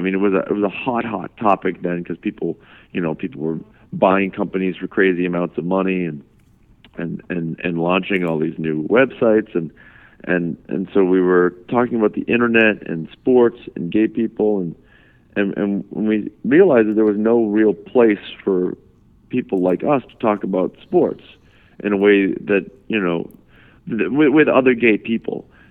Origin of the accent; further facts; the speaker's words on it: Cape Cod, Massachusetts, United States; I grew up on Cape Cod and there was no being gay about my life.